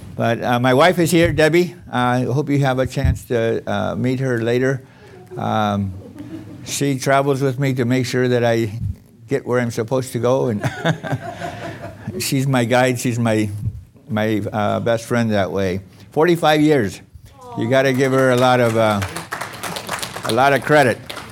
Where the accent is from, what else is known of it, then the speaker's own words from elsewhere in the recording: San Diego, California, United States; that whole school went down to Point Loma in San Diego, and I'm from San Diego, so they waited for me to go to college up there for 4 years and then moved down to my hometown.